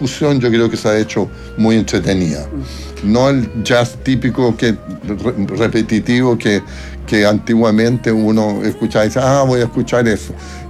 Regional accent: Rio de Janeiro, Brazil; also born or lived in Chile; yo me crié en Río Janeiro. Yo soy más brasileño que chileno. Nací aquí en el barrio, aquí en Antonio Vara con Galvarino Gallardo, pero a temprana edad me fui a vivir a Río, a los 14

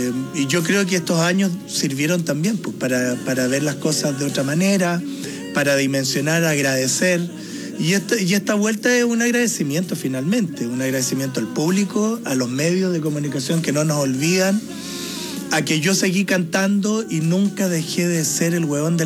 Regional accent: Valdivia, Los Ríos, Chile; yo vengo llegando hoy día de mi tierra. Claro que sí, no es fácil, no hay muchos lugares en Valdivia.

